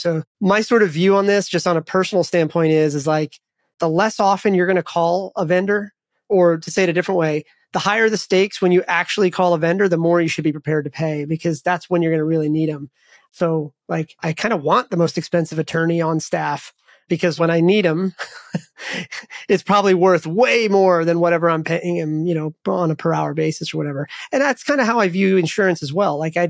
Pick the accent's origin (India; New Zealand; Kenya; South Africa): India; now in United States; You know, my parents, we immigrated from India. Like every stereotype that people have about Indians, it's probably true.